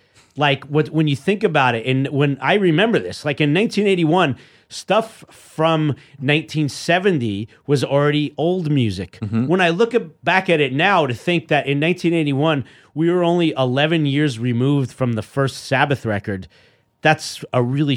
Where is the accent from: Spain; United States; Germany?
United States; Queens, New York; Like where we grew up in Queens at the time.